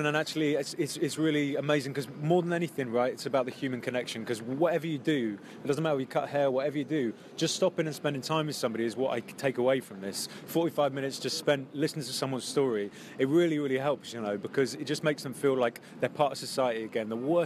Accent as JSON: {"language": "English", "region": "London", "country": "United Kingdom", "said": "I'm from London"}